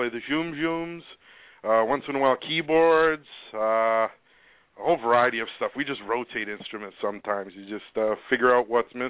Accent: Sicily, Italy; Where am I from? I'm originally from Sicily.

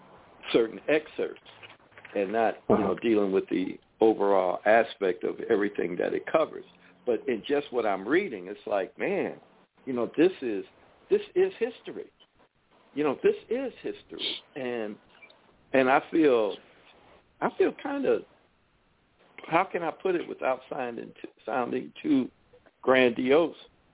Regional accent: United States; I was born and raised here. I am, maybe I'm not a patriot, but I am a black patriot, you know, and I am as American as cherry pie, you know.

